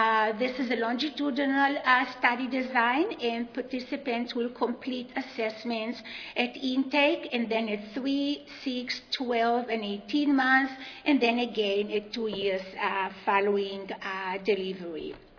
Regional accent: Texas, United States; accent: Texan; And I'm sure that you can tell right away that I'm from Texas based on my accent.

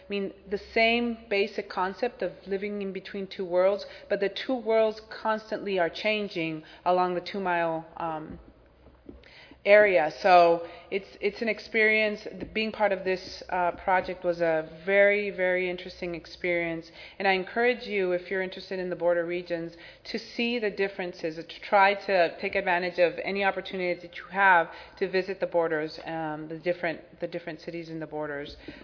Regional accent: San Diego, California, United States; I grew up here in San Diego, San Ysidro specifically

